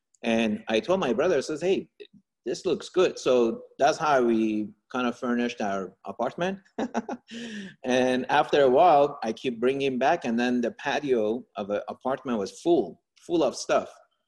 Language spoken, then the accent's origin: English; Iran; Well, I'm from Iran, and my dad has seven brothers